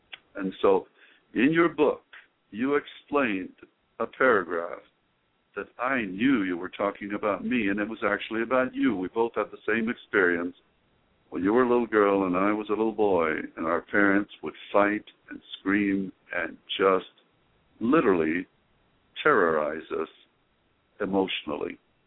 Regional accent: Northern District, Israel; So I was born in Israel, lived on the shore of the Sea of Galilee. In fact, that's where I learned how to swim when I was 6.

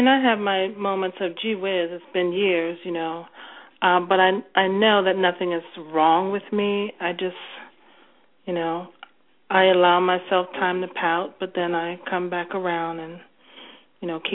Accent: Washington, District of Columbia, United States; I'm from Washington, D.C.

